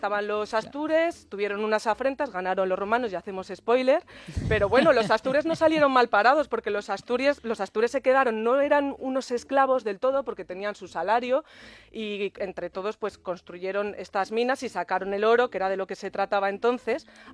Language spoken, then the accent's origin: Spanish; León, Castile and León, Spain; yo soy leonesa y he tirado por una comarca que es preciosa, es muy especial para mí, es el Bierzo